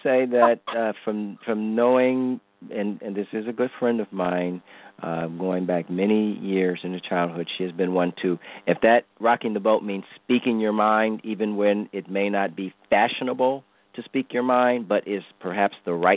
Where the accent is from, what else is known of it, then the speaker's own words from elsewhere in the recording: Cleveland, Ohio, United States; I hope that might be Cleveland, my hometown